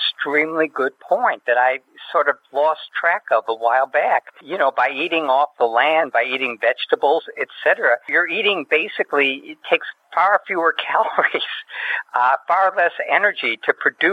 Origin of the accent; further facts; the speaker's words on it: United States; if you ask me what I am, I'm an American.